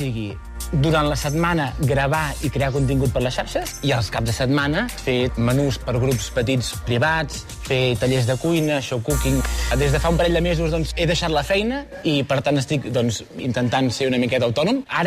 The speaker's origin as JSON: {"language": "Catalan", "town": "Sant Sadurní d'Anoia", "region": "Catalonia", "country": "Spain", "said": "soc de Sant Sadurní d'Anoia."}